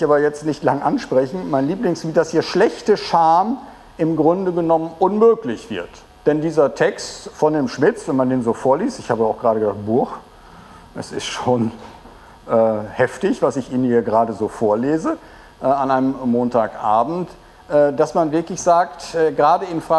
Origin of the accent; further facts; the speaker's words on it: Netherlands; das würde ich mir niemals erlauben, weil ich Holländer bin.